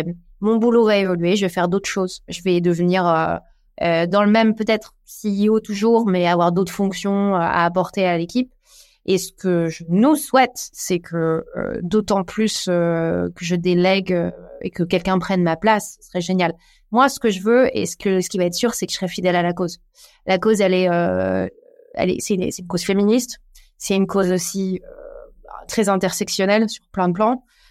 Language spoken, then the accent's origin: French; Hauts-de-France, France; Mais moi, je viens du Nord. Calais, ça existe depuis des années.